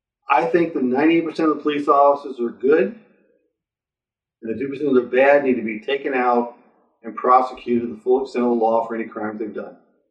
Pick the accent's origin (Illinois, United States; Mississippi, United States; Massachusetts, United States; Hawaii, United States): Illinois, United States; Springfield; I grew up in Lincoln's hometown.